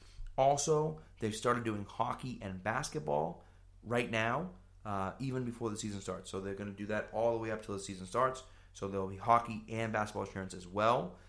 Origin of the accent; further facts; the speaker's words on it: California, United States; So I'm from California, right?